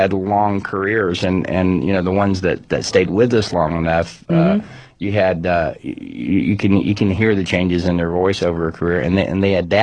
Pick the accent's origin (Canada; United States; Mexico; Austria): United States; Texas; I watched him because I grew up in Texas, and I watched him for years and years.